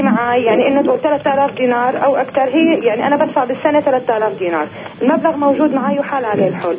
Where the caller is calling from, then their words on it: Nablus, West Bank, Palestine; من نابلس.